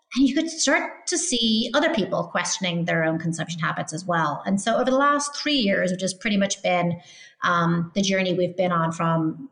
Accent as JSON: {"language": "English", "country": "Ireland", "said": "I mean, actually, I'm originally Irish"}